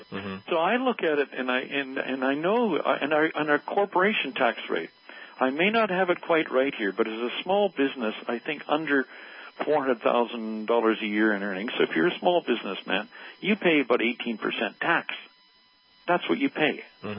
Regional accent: Canada; what I'm always astounded as a Canadian is Canadians, in terms of the happiness factor, are an amazingly happy lot.

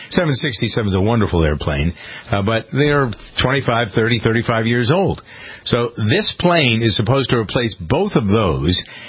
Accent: United States; I want to tell you something that I'm very proud of as an American

